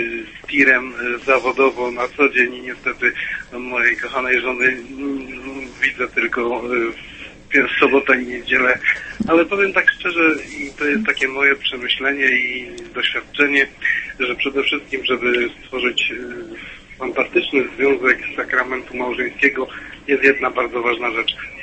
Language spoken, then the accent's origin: Polish; Katowice, Silesian Voivodeship, Poland; moved away; no ja akurat poznałem swoją żonę 600 kilometrów dalej, bo wyjechałem z Katowic nad morze i tam poznałem moją fantastyczną żonę razem z córką.